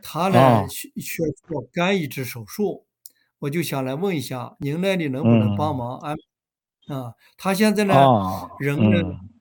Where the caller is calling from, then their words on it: Beijing, China; 我这个电话是从北京打过来啊。